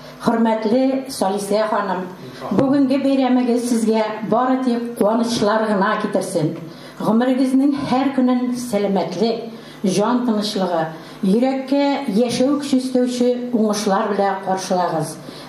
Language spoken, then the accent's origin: Tatar; Tatarstan, Russia; Без менә ерактан Минзелә районыннан бүген сезгә кунакка безнең өчен бик тә кадерле булган Сәлисә ханымны тәбрик итәргә килдек.